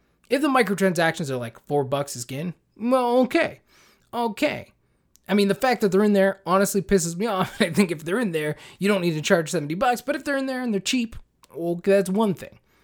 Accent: Canada; Like, I'm Canadian, right?

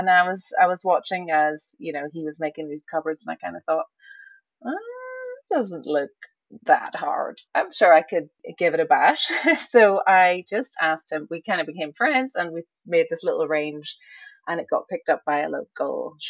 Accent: Ireland; now in South Africa; I grew up in Ireland, something like that.

